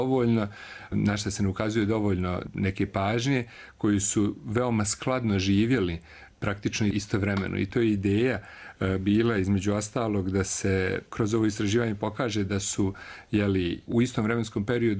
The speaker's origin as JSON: {"language": "Serbian", "town": "Banja Luka", "region": "Republika Srpska", "country": "Bosnia & Herzegovina", "tie": "born or raised there", "said": "ne zato što sam rođen u Banja Luci, zato što sam proveo praktično najveći dio života ovdje"}